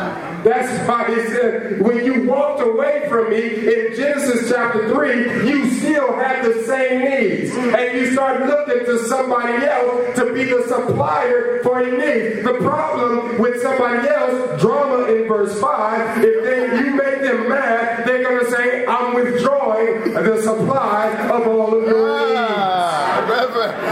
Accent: Los Angeles, California, United States; because I grew up in Los Angeles, and I know this is a Philadelphia area.

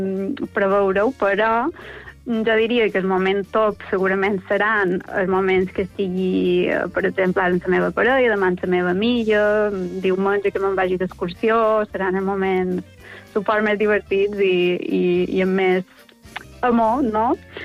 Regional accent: Manacor, Balearic Islands, Spain; now in Palma, Spain; Clar, jo som de Manacor, però visc a Palma des de fa molt de temps

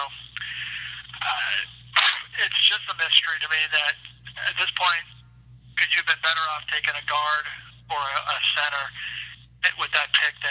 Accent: North Dakota, United States; That's my hometown. I grew up going to North Dakota State games, and when I saw that announcement, I was pretty fired up. My parents still live there.

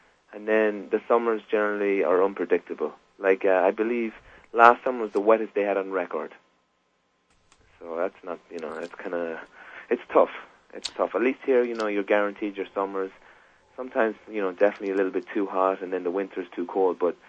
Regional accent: Killarney, Munster, Ireland; moved away as an adult; now in United States; Well, I'm from County Kerry, Killarney, County Kerry myself. I've been over here about 7 years now

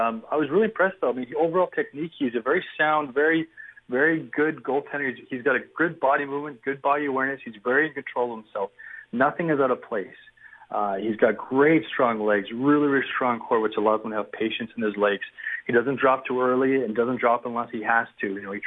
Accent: Penticton, British Columbia, Canada; I'm from Penticton, not from Calgary.

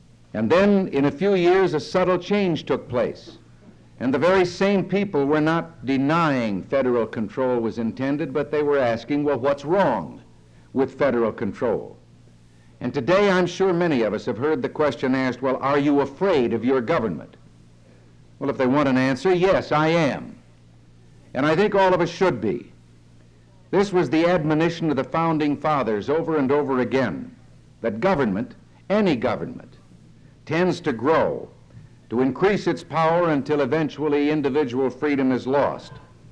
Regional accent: Dixon, Illinois, United States; also born or lived in Tampico, United States; I was born in Tampico, that's right, but I have to confess, very early age, moved and grew up in Dixon, Illinois, which is a few miles away and a little larger, was a city to me then

